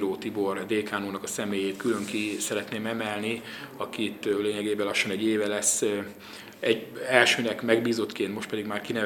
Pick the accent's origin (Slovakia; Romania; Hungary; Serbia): Hungary; magyarok vagyunk